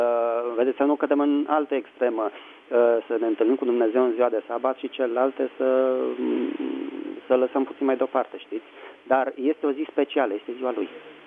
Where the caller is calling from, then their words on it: Bucharest, Romania; din București.